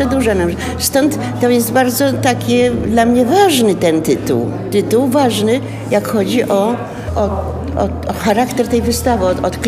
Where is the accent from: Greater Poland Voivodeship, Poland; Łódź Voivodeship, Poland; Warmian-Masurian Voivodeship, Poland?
Łódź Voivodeship, Poland; Łódź; ja jestem łodzianką, a studiowałam przez 6 lat, nawet 7 w Akademii Sztuk Pięknych w Gdańsku